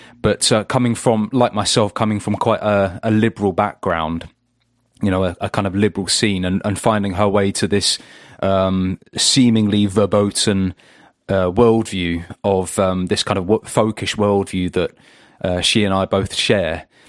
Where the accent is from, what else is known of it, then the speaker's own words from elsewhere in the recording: England, United Kingdom; now in Wales; I'm English and have recently moved to Wales.